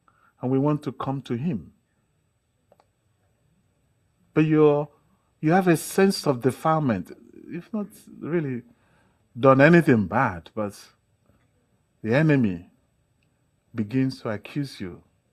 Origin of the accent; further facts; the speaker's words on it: Nigeria; now in Toronto, Canada; I came from Africa. I came from Nigeria, almost at the equator. It's very hot. Sometimes when it is minus 20 in Toronto, I see the sun, but it doesn't have any heat. That cannot happen in Nigeria.